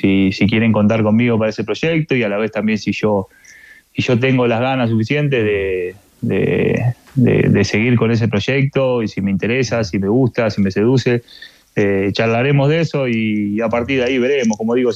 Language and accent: Spanish; Argentina; yo vengo de Argentina que también pasan hechos de violencia así